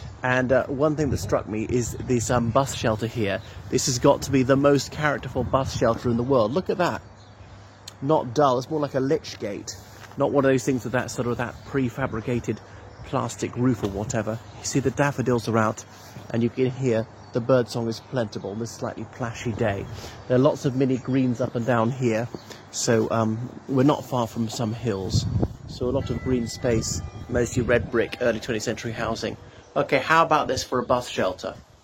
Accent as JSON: {"language": "English", "country": "Ireland", "lives_now": "Bolney, United Kingdom", "said": "from Ireland. Here I'm in Bolney, this village in Sussex."}